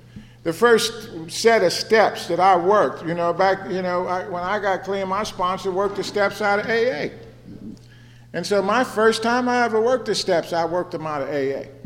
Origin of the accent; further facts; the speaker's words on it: Chicago, Illinois, United States; now in San Francisco, United States; You know, I came from Chicago to San Francisco.